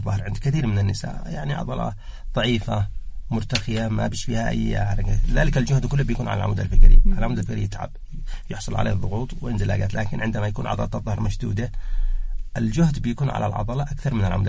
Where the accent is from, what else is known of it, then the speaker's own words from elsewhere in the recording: Sanaa, Yemen; يعني عندنا في صنعاء